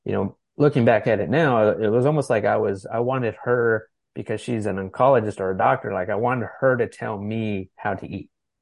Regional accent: Los Angeles, California, United States; now in North Carolina, United States; Originally from the Los Angeles area.

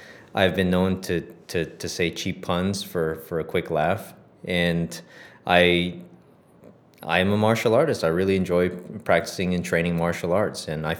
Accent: Arizona, United States; also born or lived in Korea / Japan; So I guess, born in Korea, moved to Japan very soon afterwards and raised in Arizona. I'm half Korean. Yeah. Half Korean and half American.

